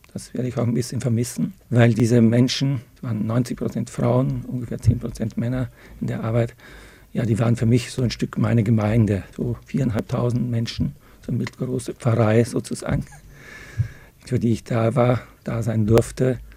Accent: Austria; moved away as an adult; now in Germany; Ja, ich komme ja aus Österreich und habe von den Rheinländern, wo ich jetzt ja gut 35 Jahre hier lebe, eine Menge gelernt

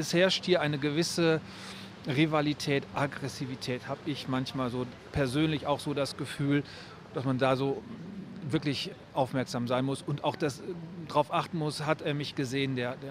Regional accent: Münster, North Rhine-Westphalia, Germany; now in Cologne, Germany; Ja, also ich komme aus Münster, das heißt, ich bin mit dem Fahrrad groß geworden

